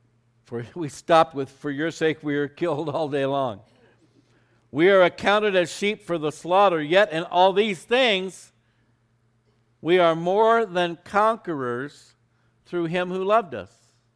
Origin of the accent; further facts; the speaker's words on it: Phoenix, Arizona, United States; I grew up in Phoenix and there was this wonderful carnation ice cream parlor around Central Avenue there in Phoenix.